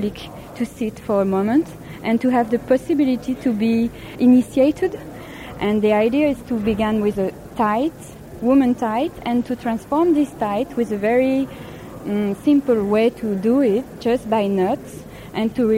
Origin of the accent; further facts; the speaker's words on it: Paris, Île-de-France, France; I'm coming from Paris, France.